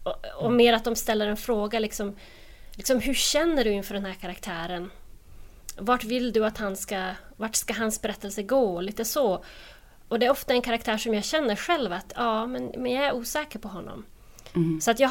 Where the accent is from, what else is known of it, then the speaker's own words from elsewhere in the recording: Västerbotten County, Sweden; Alltså när jag växte upp i Västerbotten, då ville man ju därifrån.